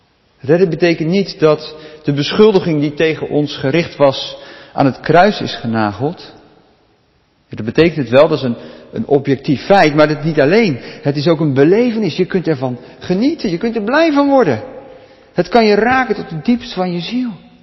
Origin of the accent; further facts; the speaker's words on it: Katwijk, South Holland, Netherlands; Ik herken dat wel, ik kom uit Katwijk.